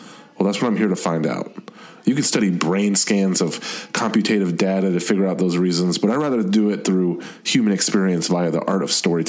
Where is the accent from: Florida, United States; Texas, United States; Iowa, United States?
Texas, United States; Killeen; Yeah, we grew up in the Killeen Temple area in Texas.